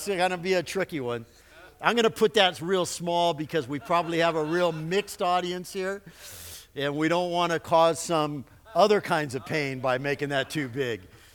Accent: Texas, United States; now in California, United States; I'm from Texas, but I tell you, California driving is a whole different thing.

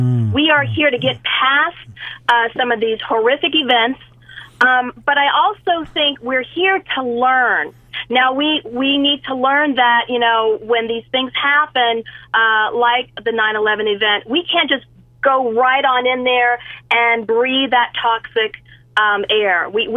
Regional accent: Florida, United States; You know, I'm from Central Florida. I've been in touch with relatives and friends

